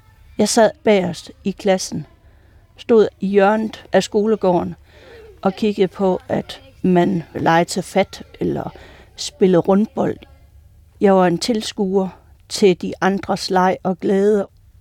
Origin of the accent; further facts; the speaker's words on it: Ribe, Region of Southern Denmark, Denmark; og jeg kommer fra Ribe.